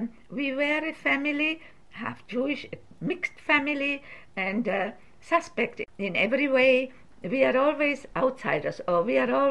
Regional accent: Canada; Mr. Landowski, I know you because you are an actor and I'm from Canada

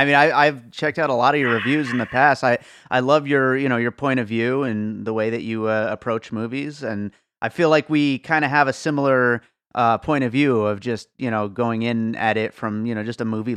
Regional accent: Nevada, United States; a film that was shot here in my home state of Nevada

